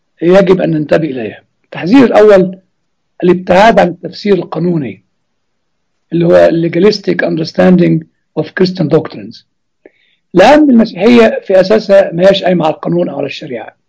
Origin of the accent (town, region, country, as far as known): Egypt